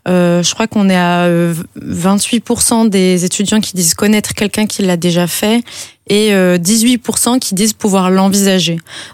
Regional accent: France; Moi je viens de la France donc je connais cette loi là

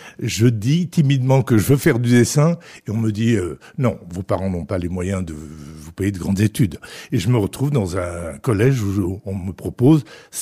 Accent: Decazeville, Occitanie, France; born there; Je suis né à Decazeville, dans l'Aveyron. Donc voilà, deux parents kabyles, berbères, d'Algérie.

